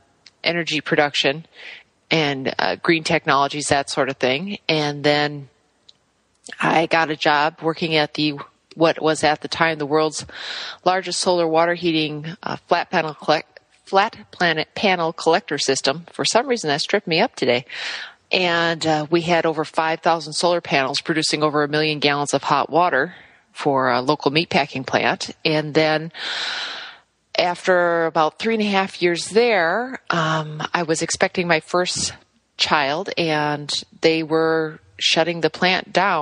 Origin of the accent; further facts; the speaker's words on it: Wisconsin, United States; Well, as you mentioned, I was raised in Northwest Wisconsin, and I was in the garden from an early age